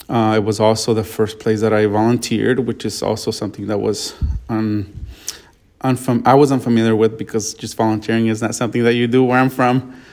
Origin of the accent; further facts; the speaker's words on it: Mexico; I guess growing up in Mexico, I didn't have a lot of, I didn't pay a lot of attention to the food that we were eating.